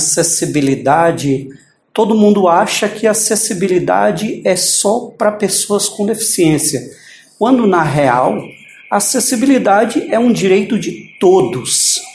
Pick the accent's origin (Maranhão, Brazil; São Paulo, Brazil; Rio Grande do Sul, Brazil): Maranhão, Brazil; moved away; eu vim do Maranhão para cá